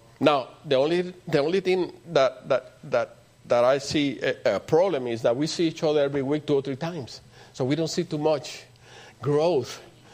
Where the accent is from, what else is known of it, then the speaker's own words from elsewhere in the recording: Puerto Rico; I'm from Puerto Rico. You know, we have a different music, a different culture.